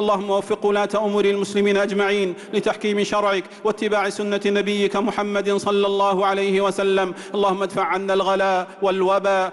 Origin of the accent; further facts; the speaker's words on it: Saudi Arabia; اللهم أدم على بلادنا المملكة العربية السعودية